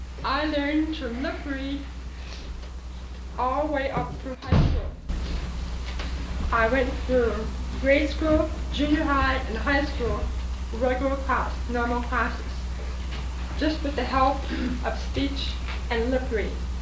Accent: Vacaville, California, United States; The Lutheran church in my hometown, small town, Vacaville.

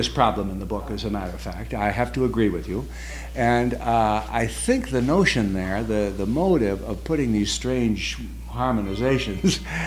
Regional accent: United States; moved away as an adult; now in Waterloo, Canada; And I came from the States 12 years ago to Waterloo as chaplain at both of these colleges, campus pastor.

